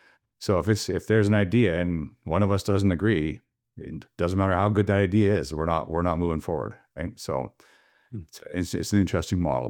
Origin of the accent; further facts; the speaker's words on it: Canada; being a Canadian, it's great that they kind of drive towards the Canadian side of things